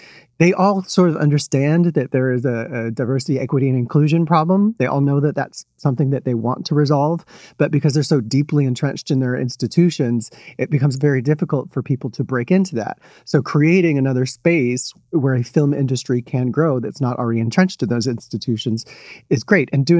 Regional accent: Houston, Texas, United States; I grew up in Houston and I left to go work in Hollywood.

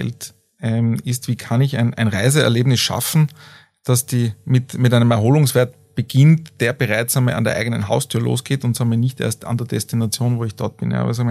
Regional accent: Innsbruck, Tyrol, Austria; Also ich komme ursprünglich aus Innsbruck, habe aber auch Familie in Kitzbühel und Familie in Osttirol.

